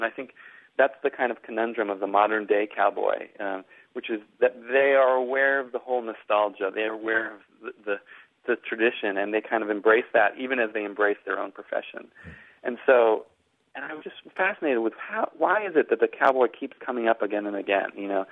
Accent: Boston, Massachusetts, United States; born there; now in Brooklyn, United States; I'm an East Coast boy, you know. I was born in Boston. I live in Brooklyn now.

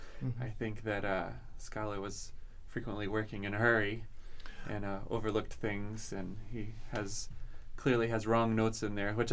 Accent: Springfield, Illinois, United States; also I'm from Springfield and I work at the University of Illinois Springfield.

